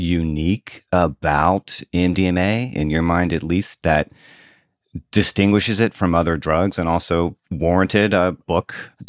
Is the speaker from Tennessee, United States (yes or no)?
no; Biloxi, Mississippi, United States; I am. I swear. Gulfport's our cross-town rival. But yeah, I grew up in Biloxi, Mississippi, of all plac